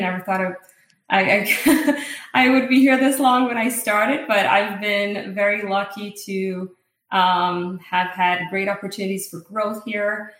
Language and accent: English; Italy; English is a second language; moved away as an adult; now in United States; So I grew up in Italy. I lived there until I was about 18 years old, and then I moved to the U.S. for university in the Boston area, and really fell in love with life here. So decided to settle down and start a career here.